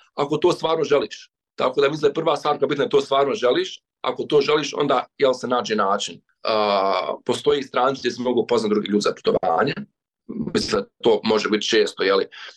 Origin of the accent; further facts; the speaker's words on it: Bosnia & Herzegovina; ja sam iz Bosne i Hercegovine